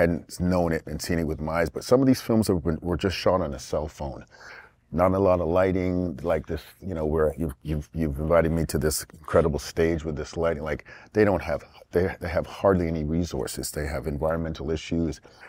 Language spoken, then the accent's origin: English; United Kingdom; accent: British; now in Canada; So then so I learned how to speak like a Canadian with my strong British accent.